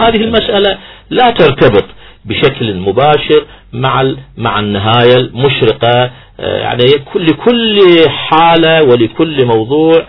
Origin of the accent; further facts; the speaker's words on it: Iraq; هاي اليوم احنا كعراقيين على الساحة